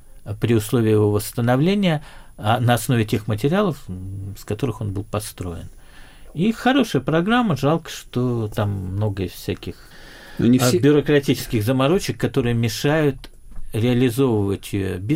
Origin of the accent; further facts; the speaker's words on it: Siberia, Russia; Как-то мы, естественно, «Sibirians» мы будем о чем-то, наверное, разговаривать